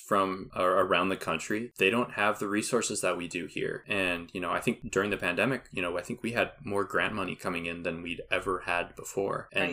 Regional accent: Minnesota, United States; I love being back home. I love that I can be proud to say that I'm from Minnesota

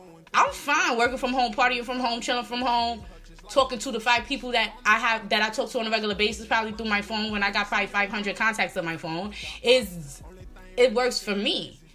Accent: New York, United States; moved away; Like, for instance, I moved from New York. Don't get me wrong, y'all. We're from New York, from a diverse area.

